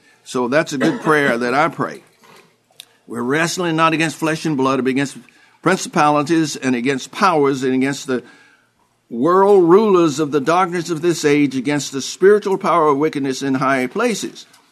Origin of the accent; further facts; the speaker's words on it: the South, United States; I grew up in the South, and we knew how to survive, man.